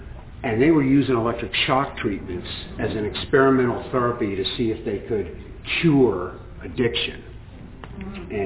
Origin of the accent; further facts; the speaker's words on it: San Francisco, California, United States; I was raised in the San Francisco area back in the mid-60s.